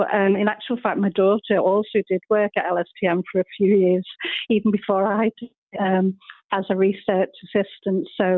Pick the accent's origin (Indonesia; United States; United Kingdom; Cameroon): United Kingdom; Liverpool, North West England; growing up in Liverpool, you know, I think, you know, Liverpool as a city has always been proud